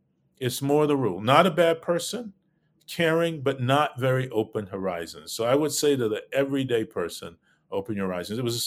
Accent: Belmont, North Carolina, United States; now in New York City, United States; my little town that I grew up in Belmont, North Carolina

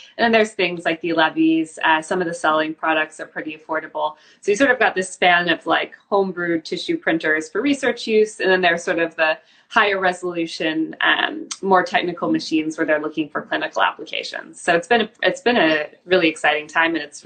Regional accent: Missouri, United States; now in Victoria, Canada; Yeah, I gotta say, I'm originally from Missouri. So I went east, then came back

